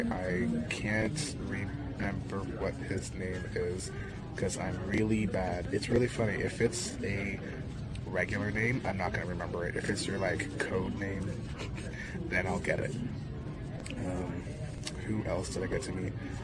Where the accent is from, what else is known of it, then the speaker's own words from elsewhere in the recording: Canada; because I'm Canadian, eh?